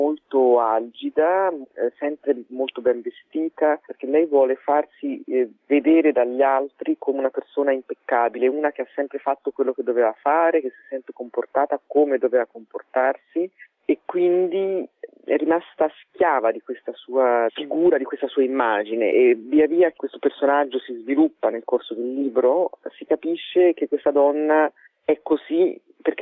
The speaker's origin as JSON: {"language": "Italian", "town": "Florence", "region": "Tuscany", "country": "Italy", "said": "io sono fiorentina, sono nata a Firenze"}